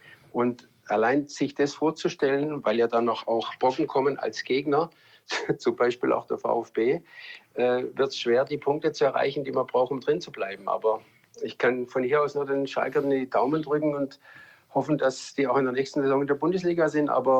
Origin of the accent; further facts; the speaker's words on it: Stuttgart, Baden-Württemberg, Germany; born there; Ja, ich bin ja in Stuttgart geboren, wohne 10 Minuten weg vom Stadion, von der Mercedes-Benz-Arena. Bin trotzdem schön im Grün, im Remstal, in den Weinbergen. Also ich bin so am Stadtrand.